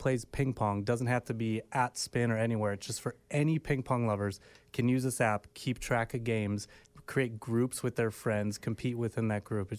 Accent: Gurnee, Illinois, United States; So I grew up in the northern suburbs at Gurnee, Illinois, Wisconsin border.

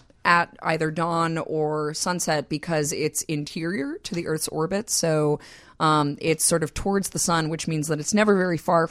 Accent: New York City, New York, United States; I grew up in New York City

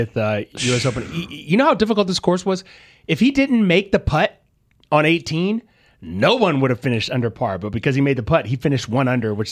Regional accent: Alabama, United States; also born or lived in Mississippi; but I grew up in Alabama. I went to college in Mississippi.

